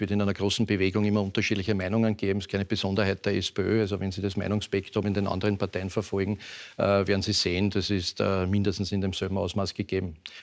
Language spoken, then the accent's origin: German; Vienna, Austria; Also ich sehe meine Rolle, solange die Wiener Bevölkerung das möchte, in meiner Heimatstadt Wien.